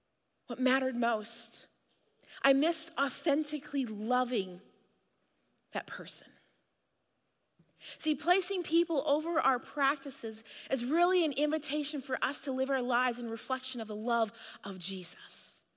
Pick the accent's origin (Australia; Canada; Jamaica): Canada; now in United States; So I'm a Canadian.